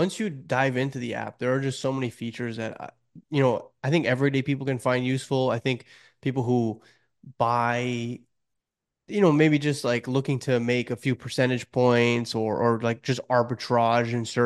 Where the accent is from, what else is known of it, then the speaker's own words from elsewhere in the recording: Canada; I'm from Canada.